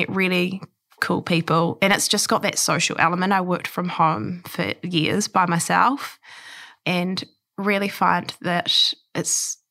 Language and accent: English; Taranaki, New Zealand; born or raised there; also born or lived in Australia